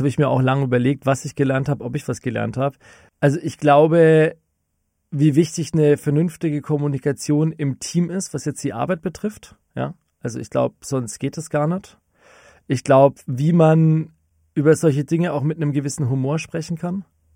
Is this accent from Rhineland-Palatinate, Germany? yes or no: no; Bamberg, Bavaria, Germany; Und dann habe ich gesagt, ja, aus Oberfranken ist sie offensichtlich auch. Und dann hat er gesagt, ja, woher denn genau? Und dann habe ich gesagt, ja, aus Bamberg.